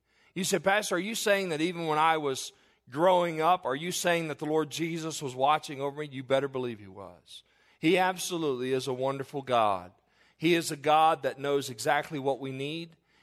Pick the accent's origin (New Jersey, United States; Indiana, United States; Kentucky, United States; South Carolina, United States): Kentucky, United States; Growing up in Kentucky with my mom and the man who I had known as my father was somewhat normal for the first 7 years of my life.